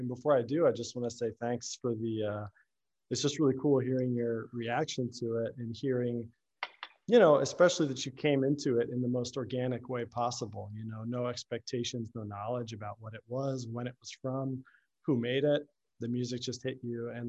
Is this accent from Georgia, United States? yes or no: yes; Georgia, United States; moved away as an adult; also born or lived in Tennessee / Florida; I grew up in mostly in the South, in Georgia, and a little bit in Tennessee and Florida. But then when I was 18, I moved to upstate New York to go to college.